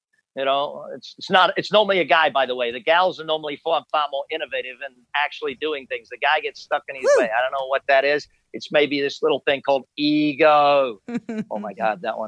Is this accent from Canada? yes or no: no; Australia; And I said, well, I'm from Australia. I talk to everybody